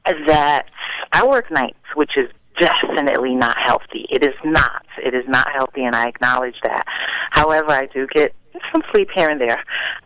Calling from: Paterson, New Jersey, United States; I'm calling from Patterson, New Jersey.

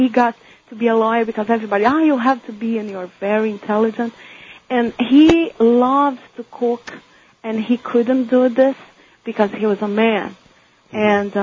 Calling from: Brazil; English is a second language; and I'm from Brazil. I'm sorry about my accent.

